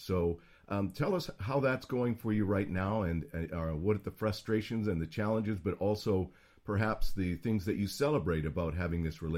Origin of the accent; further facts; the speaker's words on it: Western Canada, Canada; born there; Both I was born in Western Canada